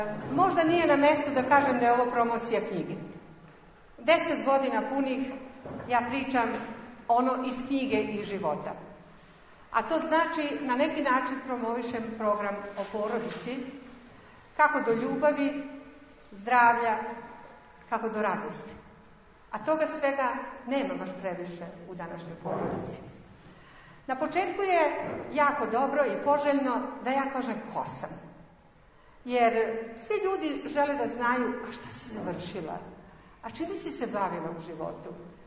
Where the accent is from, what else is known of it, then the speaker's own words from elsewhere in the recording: Crvenka, Vojvodina, Serbia; Kao i vi, i ja sam iz jedne prosječne tradicionalne porodice, odgajana sam u Crvenki. Dakle, ja sam vaša Vojvođanka.